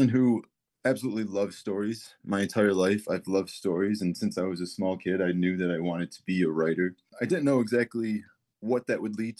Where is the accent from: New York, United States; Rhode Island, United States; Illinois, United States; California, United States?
Illinois, United States; Chicago; I grew up in Chicago, actually.